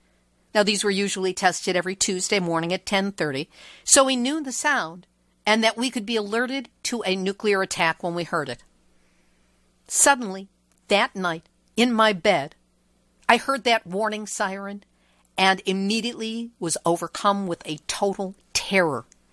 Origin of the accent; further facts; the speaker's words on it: Chicago, Illinois, United States; When I was 9 years old, growing up in Chicago in the 50s